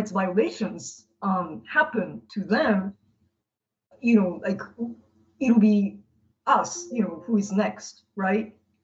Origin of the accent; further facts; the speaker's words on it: Sasebo, Nagasaki, Japan; I was born in Sasebo, Nagasaki